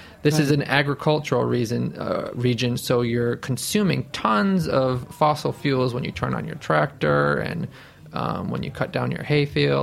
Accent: Niagara Falls, New York, United States; I grew up in Niagara Falls, New York, just about 4 miles away from the ghost town of Love Canal

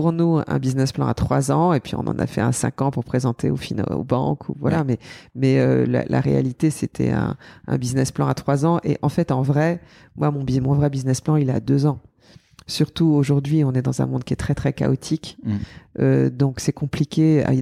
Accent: France; nous, en tant que Français, on a une esthétique qui peut vraiment prendre la parole

